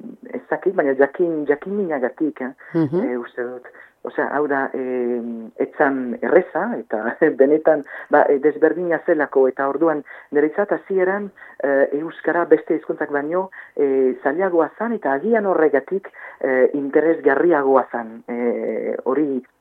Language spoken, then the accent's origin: Basque; Auvergne-Rhône-Alpes, France; first language French; Basque is a second language; Ardeskoa naiz, eta frantsesez hitz egin, ba beti da ni frantsesez hitz egin nuen, pitxat gazterainaz ere, eta hauen dela bizpairu urte, eba hasi nintzen euskara ikasten.